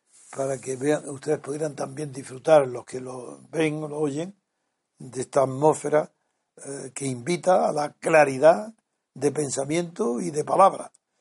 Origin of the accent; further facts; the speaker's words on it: Spain; como unos españoles vamos a denunciar en Bruselas la falsedad de las cifras.